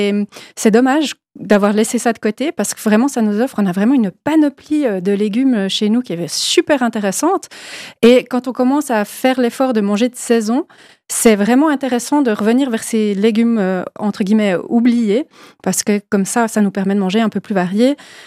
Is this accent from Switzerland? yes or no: yes; Switzerland; des fruits et des légumes qui poussent chez nous en Suisse